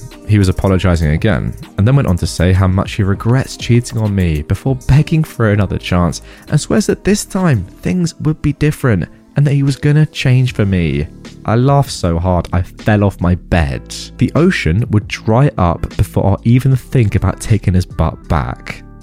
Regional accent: Philippines; I am Filipina, and this happened in the Philippines. Here, we don't move out until we have kids, and sometimes not even then.

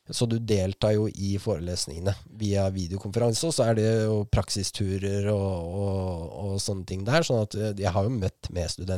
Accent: Askim, Østfold, Norway; Så jeg hadde jo på en måte lyst til å gjøre først Aschim og så Indre Østfold, at det beste Indre Østfoldet det kunne være.

